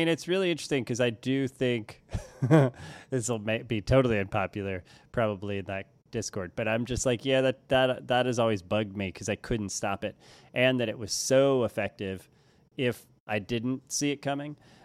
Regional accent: Florissant, Missouri, United States; me writing about being a 13-year-old growing up in Florissant, Missouri.

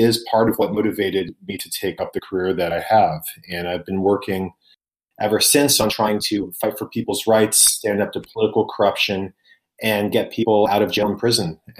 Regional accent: New York City, New York, United States; I grew up in Rudy Giuliani's New York in the 1990s, which I know you remember.

